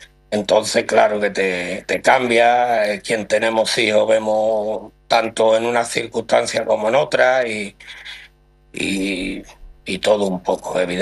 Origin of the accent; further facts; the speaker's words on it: Gerena, Andalusia, Spain; soy de Gerena. Me considero muy de Gerena y sevillano.